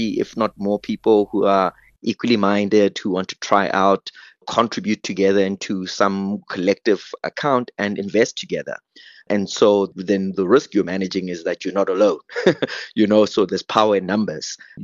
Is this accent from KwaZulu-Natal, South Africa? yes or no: no; Mamelodi, Gauteng, South Africa; Is, as I said, I come from Mamelodi.